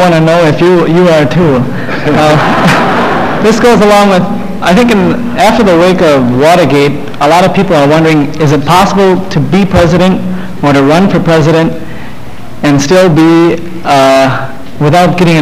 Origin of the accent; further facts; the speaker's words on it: La Crosse, Wisconsin, United States; I'm from La Crosse's number one small city, America's number one small city.